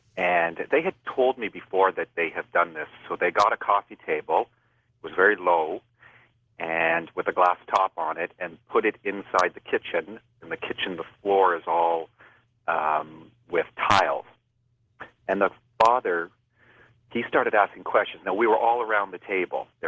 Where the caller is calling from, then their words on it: Oakville, Ontario, Canada; I'm calling from Oakville, Ontario, Canada.